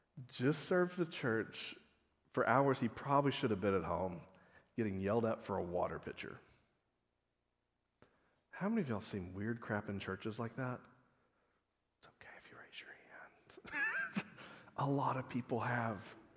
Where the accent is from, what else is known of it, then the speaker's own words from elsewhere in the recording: Texas, United States; Now, in the South, I'm from Texas, okay, hence the orange.